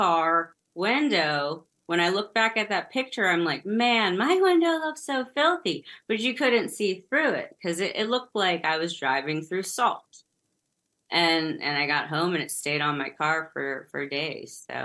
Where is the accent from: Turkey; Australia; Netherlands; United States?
United States; Salem, Ohio; now in Coraopolis, United States; so right now I'm from Salem and I moved to Coriopolis in Pennsylvania. So I'm on the Ohio River.